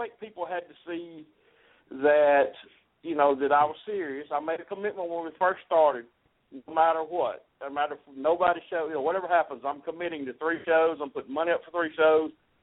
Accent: Monroe, United States; Let's do it in Monroe. It's in my hometown. I know people here. I've got contacts here.

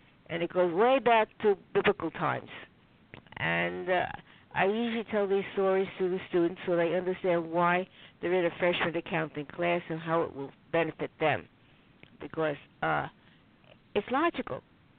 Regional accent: New York City, New York, United States; I was born in New York, went to New York City public schools.

